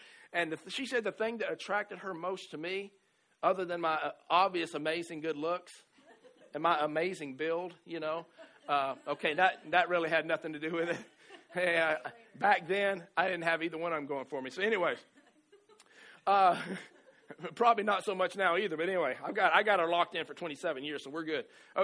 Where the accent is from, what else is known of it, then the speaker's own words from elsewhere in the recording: Alabama, United States; I've never been a farm boy, but I am from Alabama.